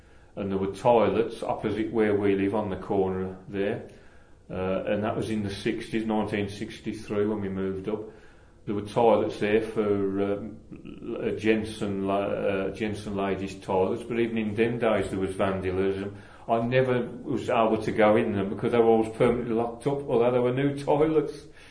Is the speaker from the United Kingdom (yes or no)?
yes; Kingstanding, West Midlands, United Kingdom; born there; these people saw this family moving in from Aston, not knowing I was born in Kingstanding.